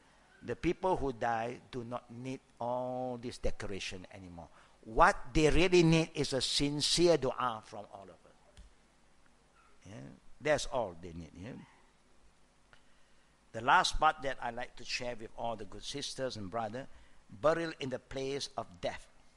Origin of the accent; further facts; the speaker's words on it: Malaysia; English is a second language; Hey, this is not my place, I'm from Malaysia.